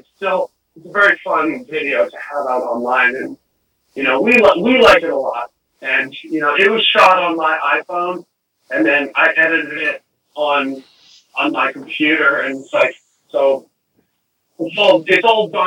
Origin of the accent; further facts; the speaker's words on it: Brooklyn, New York, United States; It's all done in Brooklyn. and that's where we're from. We're from Brooklyn